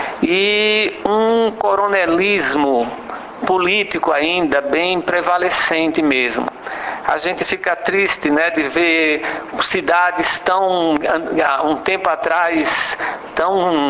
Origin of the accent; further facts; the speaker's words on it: Alagoas, Brazil; Nós somos de Alagoas, e Alagoas é uma terra bastante de gente bastante hospitaleira, simples, não é?